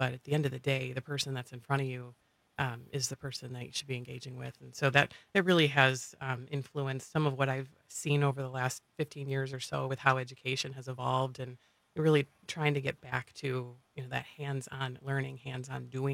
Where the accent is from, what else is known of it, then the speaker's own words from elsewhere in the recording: Illinois, United States; I grew up in Northern Illinois. My family owned a family service station.